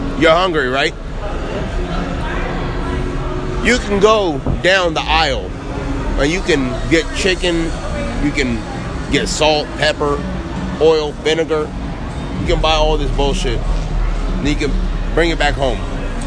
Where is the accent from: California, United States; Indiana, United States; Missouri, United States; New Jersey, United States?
California, United States; Irvine; No, but like, I'm from Irvine.